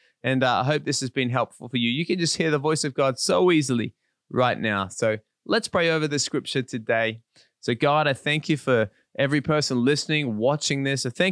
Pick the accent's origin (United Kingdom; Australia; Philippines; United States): Australia; And I'm from Australia, and I know a little bit about sheep.